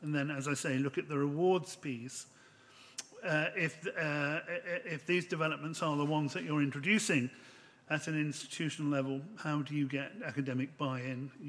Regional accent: United Kingdom; Since being British, we all have to learn how to be good Europeans.

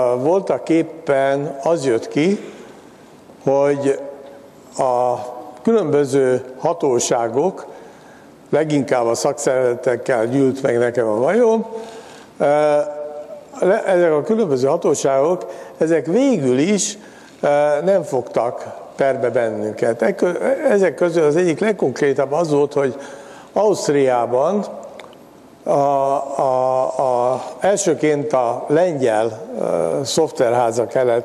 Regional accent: Hungary; de ezt elfogadták azzal, hogy mi magyarok vagyunk

